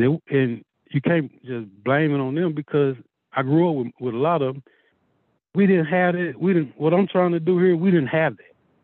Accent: Elaine, Arkansas, United States; you know, I'm from Elaine, but I haven't been home in so long. And I came back in 2019, West Elton, Arkansas.

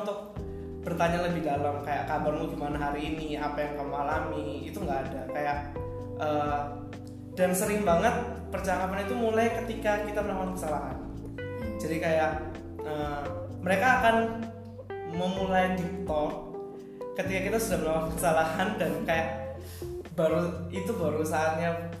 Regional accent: Ambon, Maluku, Indonesia; Aku kan dari Ambon dan kalau mau dilihat begitu besar perbedaan antara gaya komunikasi di Ambon sama teman-temanku di sini.

